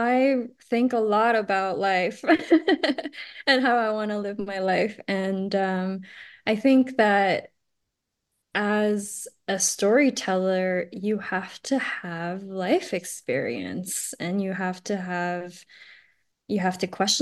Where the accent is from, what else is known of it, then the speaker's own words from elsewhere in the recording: Montreal, Quebec, Canada; first language French; also born or lived in Taiwan / Toronto; I was born in Taiwan. I grew up in Montreal, speaking French, and then moved to Toronto when I went to a French high school.